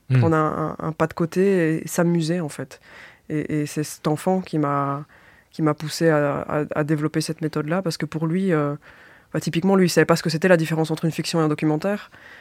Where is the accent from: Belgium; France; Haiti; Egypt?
Belgium; Wallonia; d'avoir un peu de recul sur cette enfance, sur là où j'ai grandi, sur ce territoire wallon